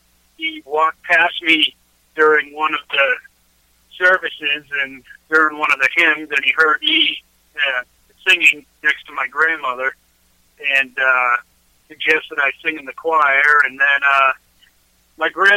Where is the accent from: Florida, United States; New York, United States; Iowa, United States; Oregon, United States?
Florida, United States; West Palm Beach; born there; And I was born in West Palm Beach, Florida. And I was there for quite a while. I moved around a lot, though. I've been all over the world.